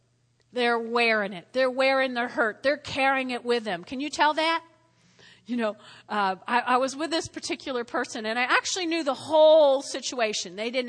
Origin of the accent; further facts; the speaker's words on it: New Jersey, United States; I'm from New Jersey. I can say things a little rough sometimes, okay?